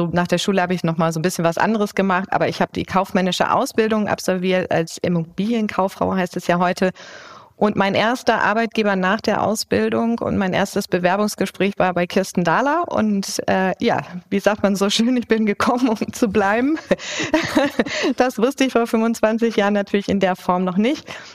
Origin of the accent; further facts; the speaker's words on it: Hamburg, Germany; Hamburg ist ja sozusagen meine Heimat und unser Home-Turf